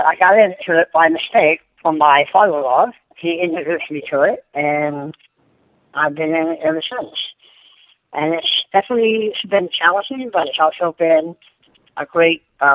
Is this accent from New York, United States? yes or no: no; Chandler, Arizona, United States; Well, I'm from Chandler, Arizona.